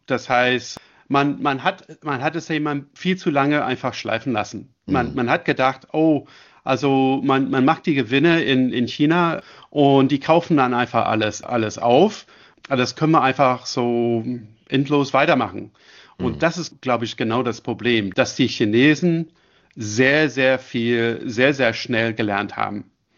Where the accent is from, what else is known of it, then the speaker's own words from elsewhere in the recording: Ontario, Canada; ich bin gebürtiger Kanadier, ich komme eben aus der Nähe von Toronto.